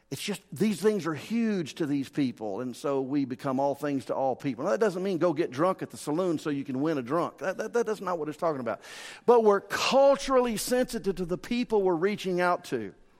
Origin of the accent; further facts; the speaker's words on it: the South, United States; Like, I mean, I'm from a different culture. I'm from the South, and I'm a different person.